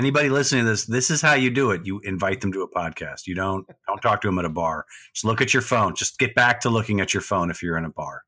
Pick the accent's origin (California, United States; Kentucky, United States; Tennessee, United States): California, United States; I'm from NorCal, and that's not a that's not some sort of narcotic.